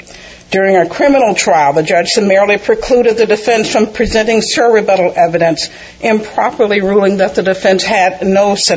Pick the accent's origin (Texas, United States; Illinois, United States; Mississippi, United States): Mississippi, United States; Now, these things did not happen in my home state of Mississippi.